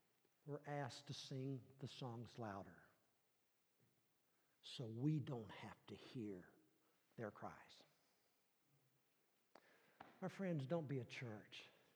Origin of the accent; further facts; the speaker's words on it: Richmond, Virginia, United States; The picture on the left is from my hometown in Chaco Bottom, Richmond, Virginia